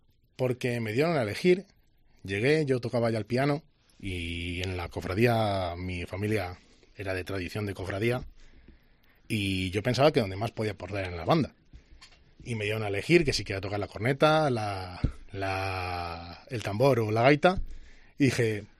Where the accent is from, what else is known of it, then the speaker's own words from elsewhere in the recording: Castile, Spain; pero como digo yo siempre, nosotros somos castellanos.